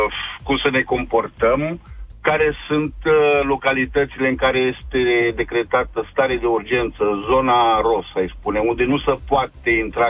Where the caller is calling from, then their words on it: Brescia, Lombardy, Italy; sunt de la Brescia.